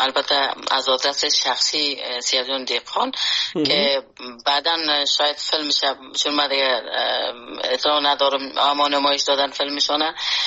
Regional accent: Afghanistan; moved away as an adult; خود اجتماع افغانستان که در اوج بزرگ شدیم

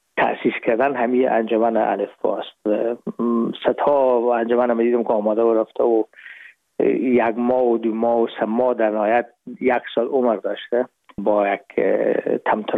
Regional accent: Afghanistan; moved away; به داخل وطنم دوستا و خشاوند و رفقای قدیمی هستن که دوطلبانه همی کمکی که ما این جمع میکنیم به صحه عمل پیاده میکنن

